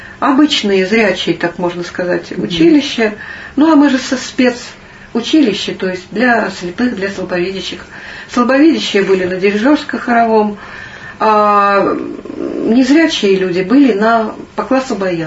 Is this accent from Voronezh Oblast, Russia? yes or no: yes; Voronezh, Voronezh Oblast, Russia; moved away as an adult; я из Воронежа. Значит, я приехала в 1974 году в город Курск на дирижерско-хоровое отделение.